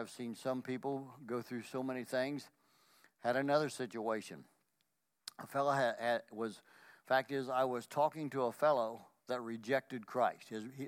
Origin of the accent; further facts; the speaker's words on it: Marion, Indiana, United States; I was from Marion, Indiana, 30 or 40 miles away, and he was in Logansport.